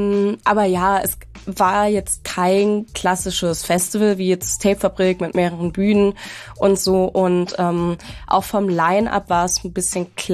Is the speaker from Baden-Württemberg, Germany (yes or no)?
yes; Stuttgart, Baden-Württemberg, Germany; Ja, ich bin in meine Heimat gefahren, nach Baden-Württemberg, genauer gesagt nach Stuttgart.